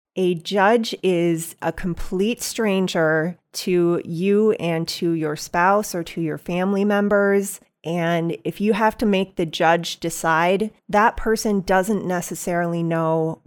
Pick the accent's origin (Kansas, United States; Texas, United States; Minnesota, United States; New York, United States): Minnesota, United States; Stillwater; Well, I am a native Minnesotan. I've tried to get away, but it keeps pulling me back. I grew up in Stillwater, Minnesota, lived there until I was 18.